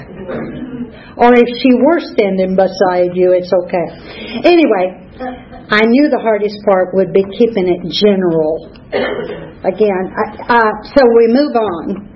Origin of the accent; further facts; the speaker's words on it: Sand Mountain, Alabama, United States; born there; I was born on Sand Mountain, Alabama. That's rural, northeast corner.